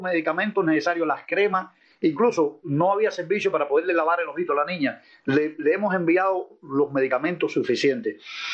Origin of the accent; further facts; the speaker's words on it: Cuba; Nosotros somos cubanos que amamos a Cuba.